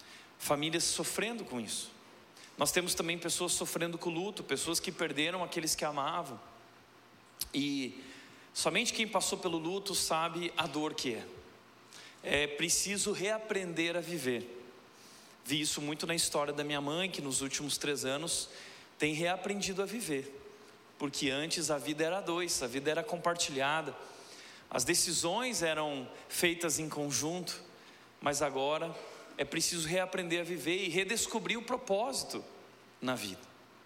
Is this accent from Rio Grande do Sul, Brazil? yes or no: yes; Rio Grande do Sul, Brazil; eu sou gaúcho, nossa família é do Rio Grande do Sul, muitos dos nossos parentes estão lá